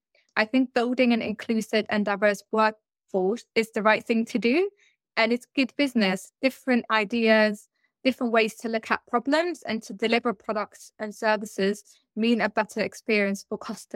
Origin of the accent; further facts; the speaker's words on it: Netherlands; now in London, United Kingdom; my parents are originally from Somalia. I was born in the Netherlands and I grew up in a really small village in the eastern side, close to the German border. I lived there for most of my childhood and then I moved to London